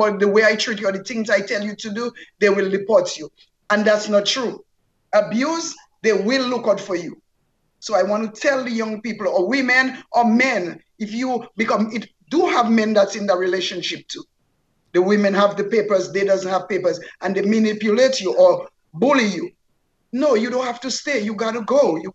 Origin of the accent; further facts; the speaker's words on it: Dominica; now in United States; I'm from Dominica, the West Indies, the Caribbean.